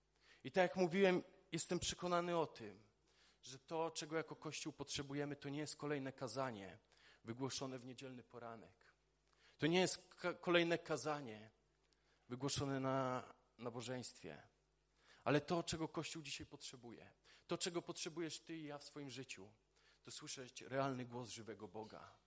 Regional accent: Polkowice, Lower Silesian Voivodeship, Poland; jestem z Polkowic, mam na imię

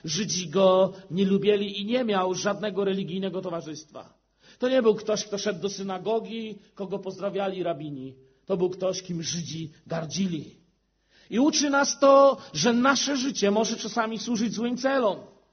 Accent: Chełm, Lublin Voivodeship, Poland; jestem z Chełma. Chełm się różni od waszych rejonów. Chałpinki, mówią na to Polska B. U nas bociany zawracają, wiecie, bo nie ma gdzie dalej lecieć. Parę kilometrów za Chełmem już jest granica i zupełnie inny świat. Taka Polska B.

